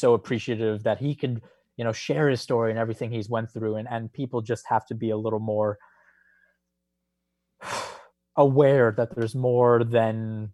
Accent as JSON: {"language": "English", "region": "New York", "country": "United States", "said": "And I was like, okay, being a New Yorker, I was like, this is strange"}